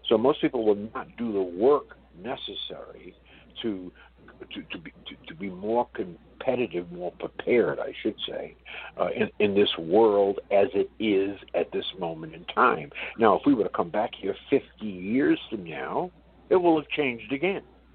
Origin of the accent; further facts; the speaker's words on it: Brooklyn, New York, United States; I grew up fundamentally born in Bed-Stuy in Brooklyn, New York